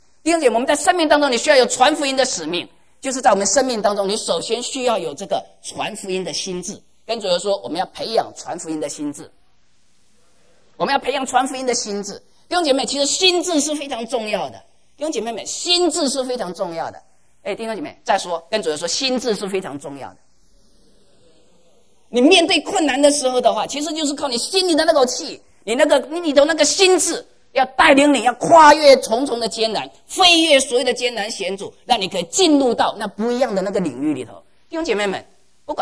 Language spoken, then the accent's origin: Chinese; China; 弟兄姐妹，我们中国人常说我命在天，对不对？